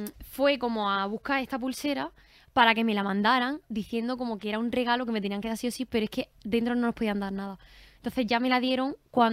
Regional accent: Granada, Andalusia, Spain; O sea, somos las dos de Granada, ella es de Huetortájar y mi madre es de Villanueva de Mesía, que es del pueblo de al lado, que es como, yo lo considero mi pueblo.

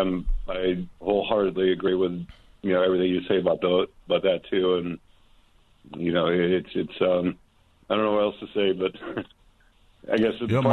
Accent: Chicago, Illinois, United States; My, I'm Armenian by ethnic background. My parents and grandparents immigrated here legally. I grew up in Chicago, actually, but still know the language and everything fluently too.

